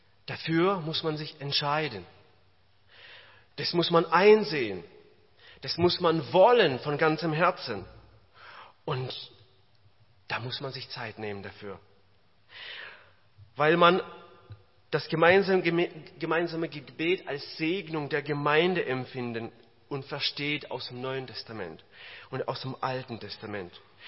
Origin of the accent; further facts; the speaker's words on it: Kazakhstan; Ich bin in Kasachstan groß geworden, da zur Welt gekommen, da groß geworden.